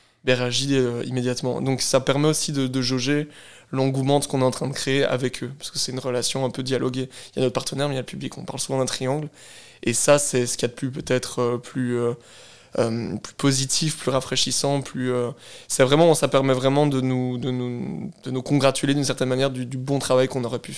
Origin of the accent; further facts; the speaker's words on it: Belgium; C'est vrai que pour les francophones belges, on est très axé sur les productions françaises aussi.